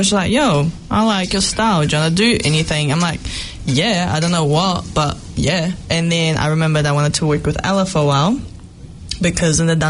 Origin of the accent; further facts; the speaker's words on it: Brazil; now in Wellington, New Zealand; I'm a dancer from Brazil originally, and then in that from Portugal, Italy, Africa descendants, and indigenous as well. But yeah, I'm a dancer in Wellington